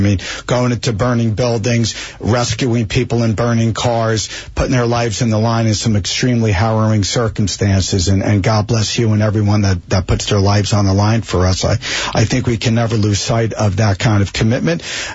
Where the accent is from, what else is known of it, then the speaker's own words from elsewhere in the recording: Springfield, New Jersey, United States; And like I said, I grew up in Springfield, so Union County is my roots as well.